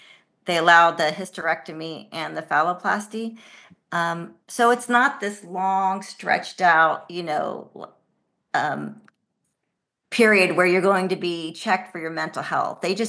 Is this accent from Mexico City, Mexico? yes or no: yes; Mexico City, Mexico; English is a second language; I was sexually assaulted when I grew up in Mexico City on the buses in the metro.